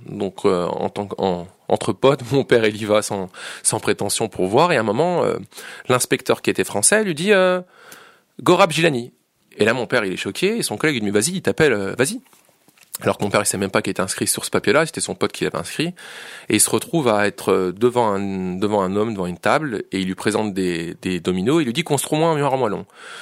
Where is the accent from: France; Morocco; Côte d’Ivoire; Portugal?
France; Bourg-en-Bresse, Auvergne-Rhône-Alpes; je suis entre autres vidéaste, je suis de Bourg-en-Bresse.